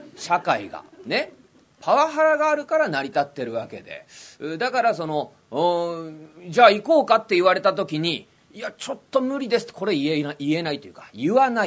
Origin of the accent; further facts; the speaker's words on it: Tokyo, Japan; もう僕は僕でね、なんかこう江戸っ子の形ねだと思ってますから